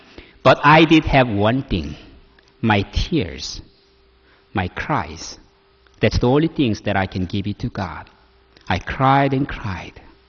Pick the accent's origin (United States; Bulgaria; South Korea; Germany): South Korea; born there; English is a second language; as you know, I was born in Korea. The English is not my native language. This is not my primary language.